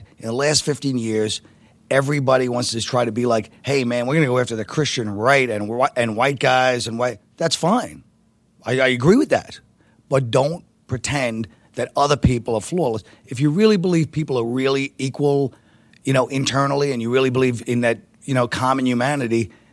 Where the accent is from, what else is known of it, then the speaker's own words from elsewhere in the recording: Brooklyn, New York, United States; You know, I grew up in Park Slope, which was very ethnically mixed